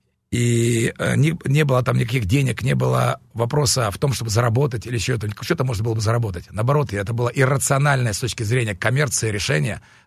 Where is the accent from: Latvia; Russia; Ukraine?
Ukraine; Sevastopol; я родился на Украине и детство провел в Севастополе.